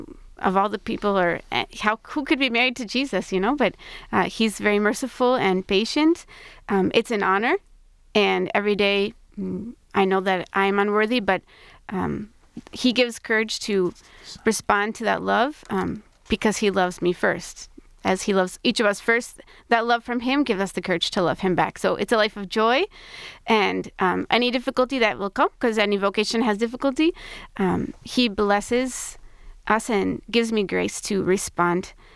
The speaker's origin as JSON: {"language": "English", "town": "St. Paul", "region": "Minnesota", "country": "United States", "tie": "born or raised there", "said": "I grew up, like Jack mentioned, in St. Paul, Minnesota, with four other siblings in a Catholic home. Very blessed to go to Catholic school my whole life as well there in St. Paul, Minnesota."}